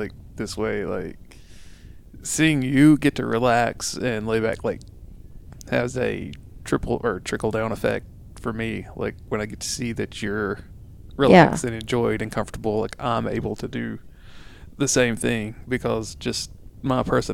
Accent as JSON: {"language": "English", "region": "Bible Belt", "country": "United States", "said": "So, as you can probably tell from our accents, we are from the Bible Belt area."}